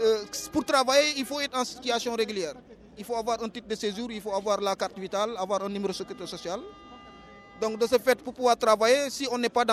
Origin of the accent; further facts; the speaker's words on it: Senegal; now in France; Je viens du Sénégal.